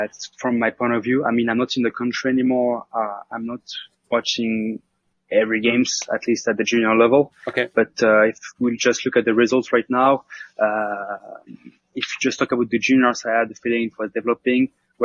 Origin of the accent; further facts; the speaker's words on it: Grenoble, Auvergne-Rhône-Alpes, France; English is a second language; growing up in Grenoble, in the middle of the Alps, I had a lot of fun.